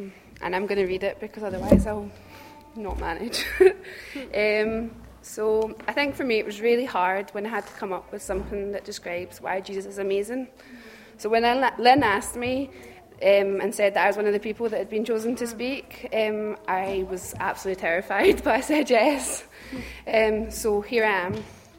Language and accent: English; Romania; As you almost likely know, I grew up in Romania from the age of 10. My parents started a small charity